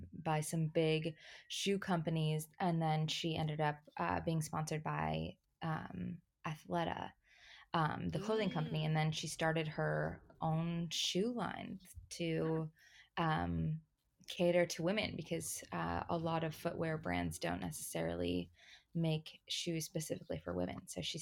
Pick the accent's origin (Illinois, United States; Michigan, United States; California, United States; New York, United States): Illinois, United States; I grew up in Illinois and am a dual citizen with the U.S. and Jamaica.